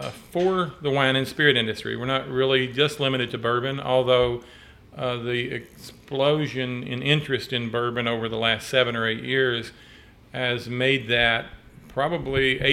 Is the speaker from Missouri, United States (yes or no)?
no; Boston, Kentucky, United States; Well, I grew up here in Boston, Nelson County.